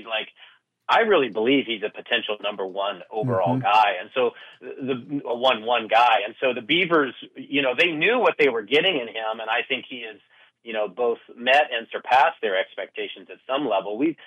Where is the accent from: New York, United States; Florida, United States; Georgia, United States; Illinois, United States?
Florida, United States; Tallahassee; born there; And you brought up the fact that I'm a Florida State fan. I was born in Tallahassee.